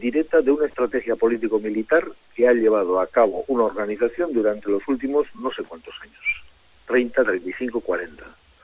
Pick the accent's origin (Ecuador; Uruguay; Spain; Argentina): Spain; Ondarroa, Basque Country; Yo soy de Ondarroa, por lo tanto, en estas situaciones, según qué tipo de cosas se dicen, pues hay que tener mucho cuidado